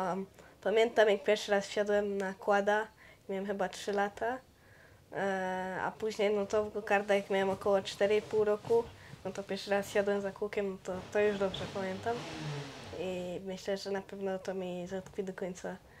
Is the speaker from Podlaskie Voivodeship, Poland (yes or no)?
no; Łodygowice, Silesian Voivodeship, Poland; jestem z Łodygowic, ze Śląska, między Żywcem a Bielskiem, mniej więcej. Jestem kierowcą kartingowym na ten moment. Mam 15 lat.